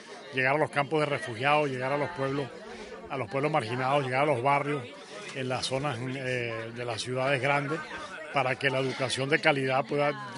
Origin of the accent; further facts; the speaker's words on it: Caracas, Capital District, Venezuela; Yo soy venezolano, nacido en Caracas, vivió todo, de 50 años que tengo de jesuita, he vivido 47 en Venezuela.